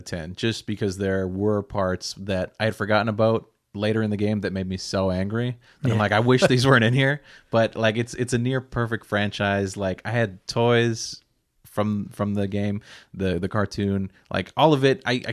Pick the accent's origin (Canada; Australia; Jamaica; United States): Canada; Nova Scotia; one was growing up in Nova Scotia